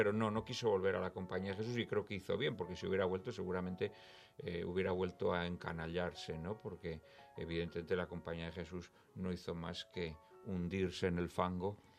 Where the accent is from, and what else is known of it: Spain